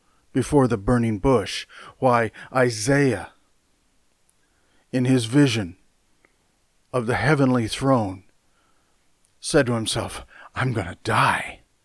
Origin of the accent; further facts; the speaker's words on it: Iowa, United States; also born or lived in California; When Linda and I moved from California back to our home state of Iowa, we didn't come as tourists, we didn't come as visitors, we came to dwell, to remain.